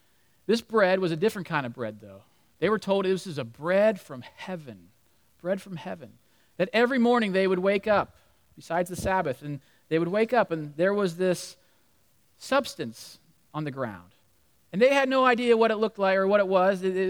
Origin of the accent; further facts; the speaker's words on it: United States; I'm from Amish country.